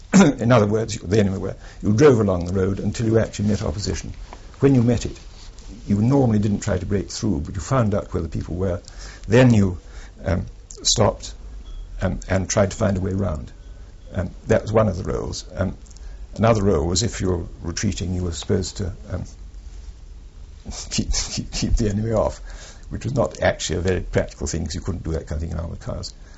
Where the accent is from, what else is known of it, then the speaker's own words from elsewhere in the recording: Glasgow, Scotland, United Kingdom; born there; I was born in Glasgow.